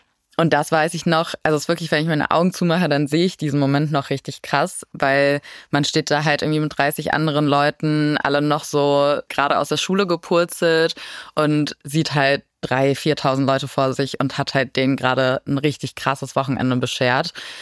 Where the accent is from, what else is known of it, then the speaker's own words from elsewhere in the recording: Lower Saxony, Germany; ich komme aus Niedersachsen